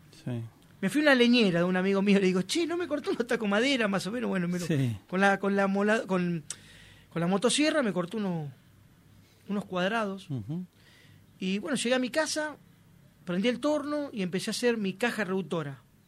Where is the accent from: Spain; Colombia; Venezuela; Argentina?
Argentina; Wilde, Buenos Aires Province; now in Mar del Plata, Argentina; donde estoy en mi ciudad, ¿no? En Mar del Plata, donde amo. Me encanta Mar del Plata. Yo soy oriundo de Buenos Aires, de Avellaneda, de Wilde.